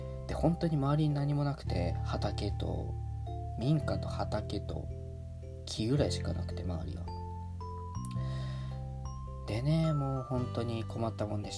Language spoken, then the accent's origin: Japanese; Nagasaki, Japan; 出身はまあちょっとね、長崎の田舎の方なんですって言うと